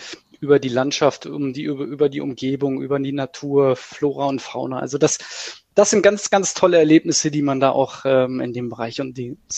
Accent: Northern Germany, Germany; Auch ich als Norddeutscher habe mich so im Laufe der Jahre zu einem wirklich einen relativ guten Skifahrer entwickelt

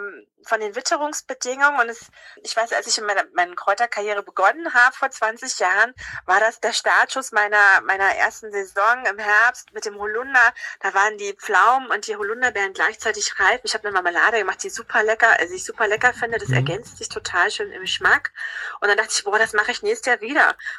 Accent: Brandenburg, Germany; Oh, ich komme aus dem Havelland.

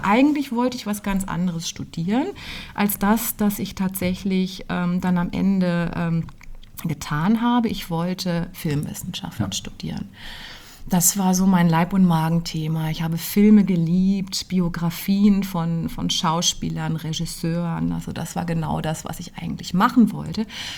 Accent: Rhineland-Palatinate, Germany; ich komme aus Rheinland-Pfalz und bin in einer kleinen Stadt in der Nähe des Hunsrücks geboren. Also meine Mama ist ein Hunsrücker Mädchen, mein Papa war ein amerikanischer GI

